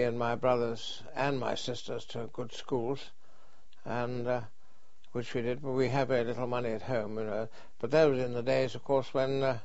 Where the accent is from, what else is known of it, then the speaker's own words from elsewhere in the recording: Littlehampton, South East England, United Kingdom; I was born in Littlehampton in Sussex, where we lived for a good long time